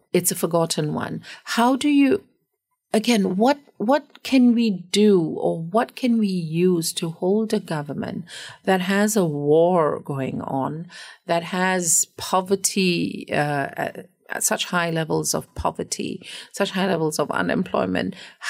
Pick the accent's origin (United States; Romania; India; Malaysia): Malaysia